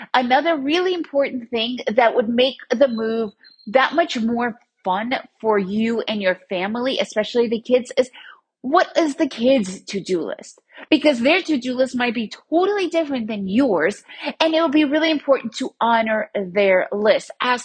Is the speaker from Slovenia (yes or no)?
no; Manhattan, New York, United States; I lived in Manhattan. I grew up in Manhattan.